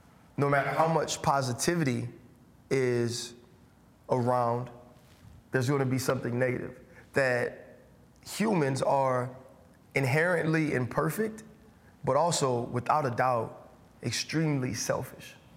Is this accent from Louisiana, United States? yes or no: yes; Louisiana, United States; I'm from Louisiana, so I've been to a ton of parades